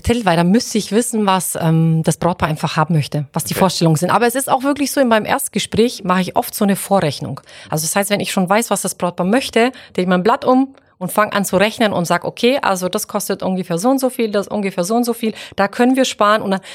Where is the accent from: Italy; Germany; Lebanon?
Germany; Baden-Württemberg; ich bin ein Schwabe und ich bin ein Schnäppchenjäger.